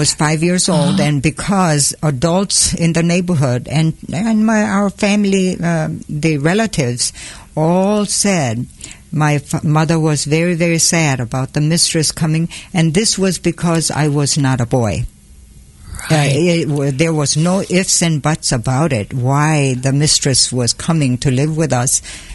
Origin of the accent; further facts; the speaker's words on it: South Korea; English is a second language; Yes. I was 7 years old during the Korean War. Even before that, I have a story to share with you. It was a patriarchal society, totally male-dominated values every day for men and women to have to follow.